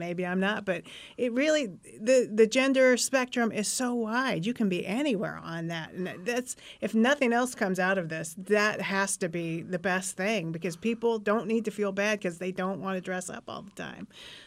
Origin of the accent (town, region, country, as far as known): Indiana, United States; born or raised there